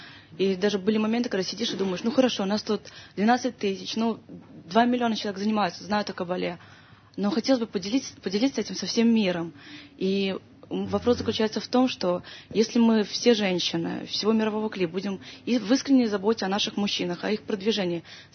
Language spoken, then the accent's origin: Russian; Kyiv, Ukraine; Я из Киева.